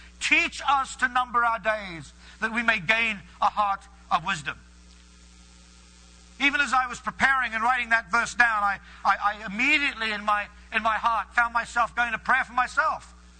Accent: England, United Kingdom; Now, I'm speaking American there. In England, we say futile.

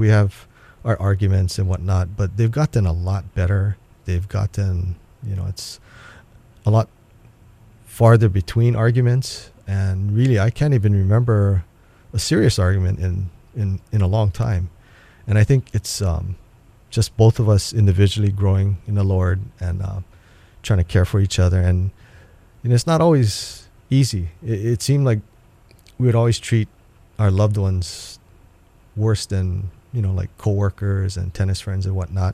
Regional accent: Kaneohe, Hawaii, United States; I grew up in Kaneohe.

